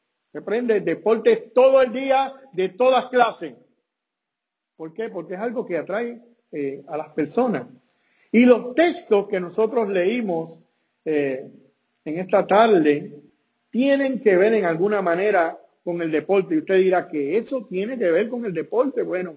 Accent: Puerto Rico; Yo soy puertorriqueño, yo vengo de Puerto Rico

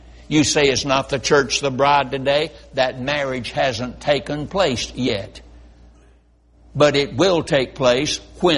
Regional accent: North Carolina, United States; born or raised there

